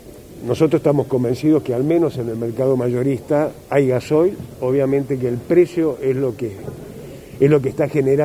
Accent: Tucumán, Argentina; todos somos tucumanos

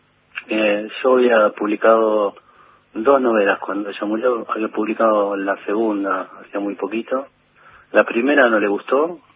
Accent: Baradero, Buenos Aires Province, Argentina; Y van a vivir a Baradero, que es mi pueblo

